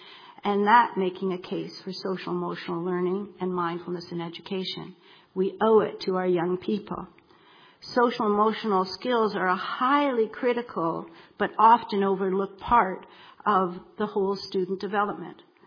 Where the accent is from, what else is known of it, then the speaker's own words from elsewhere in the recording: Toronto, Ontario, Canada; moved away as an adult; growing up in Toronto, Canada, I had little, if any, competencies and experience to deal with the complexities of living in a country of divide.